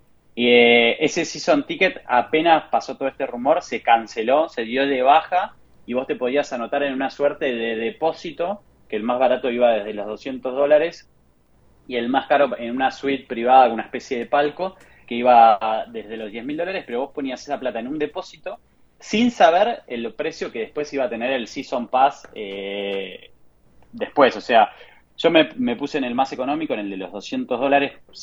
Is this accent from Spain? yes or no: no; Buenos Aires, Argentina; moved away as an adult; now in Miami, United States; yo nací en Capital Federal, viví hasta los 29 años en Argentina, hace 8 años estoy viviendo acá en Miami